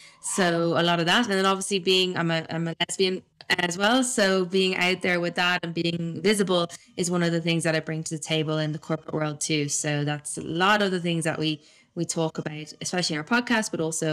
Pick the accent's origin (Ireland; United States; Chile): Ireland; moved away as an adult; now in Switzerland; I'm originally from Ireland, but now I live in Switzerland. I've been here for the last 8 years, and I came over here to study a master's in sports management